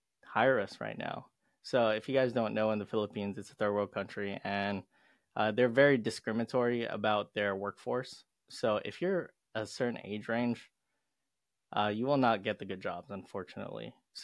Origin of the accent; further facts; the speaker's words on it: Los Angeles, California, United States; born there; I was born in Los Angeles, California, to two hardworking immigrant parents living the typical immigrant lifestyle.